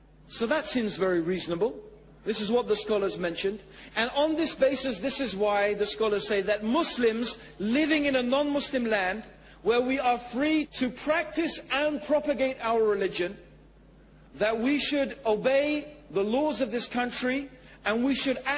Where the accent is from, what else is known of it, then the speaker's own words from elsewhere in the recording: Tanzania; born there; now in England; I was born in Tanzania, in Africa